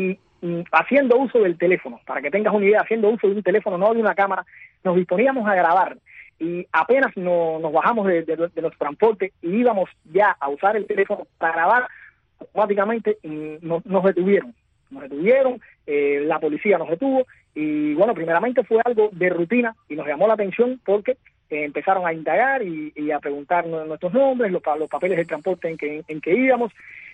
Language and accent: Spanish; Cuba; partiendo de que somos los mismos cubanos a pie, esos cubanos que vivimos acá en Cuba